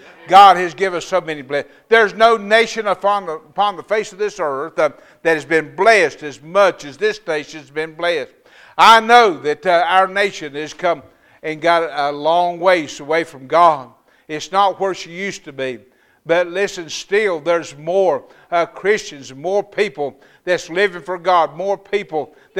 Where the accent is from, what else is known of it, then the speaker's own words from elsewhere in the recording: North Carolina, United States; I'm from North Carolina. And North Carolina is known as the Bible Belt.